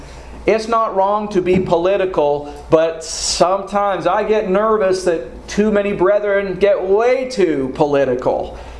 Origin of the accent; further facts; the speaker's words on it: Canada; now in United States; But I am very patriotic with my home country of Canada.